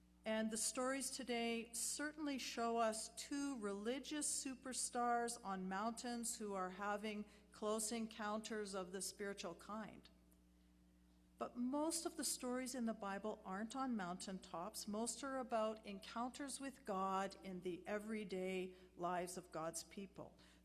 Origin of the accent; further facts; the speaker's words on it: Saskatchewan, Canada; So I grew up in Saskatchewan, so that's just weird right from the start.